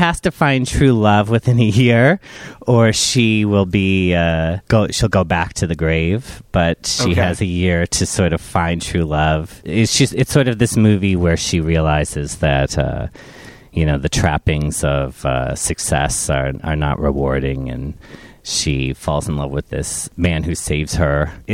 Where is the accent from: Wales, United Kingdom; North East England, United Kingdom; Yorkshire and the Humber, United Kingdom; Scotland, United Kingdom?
Scotland, United Kingdom; I called it the British Club because I'm half Scottish and half Lebanese.